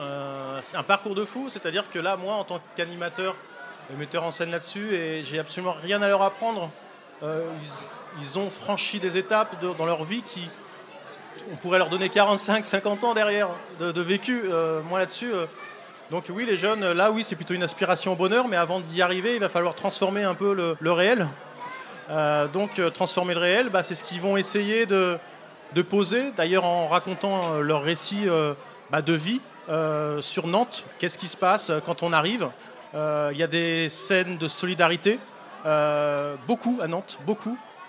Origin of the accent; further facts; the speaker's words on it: Switzerland; Moi, je suis suisse de migrants aussi, alors ça veut tout et rien dire non plus. Mon papa est marocain, ma maman est bretonne.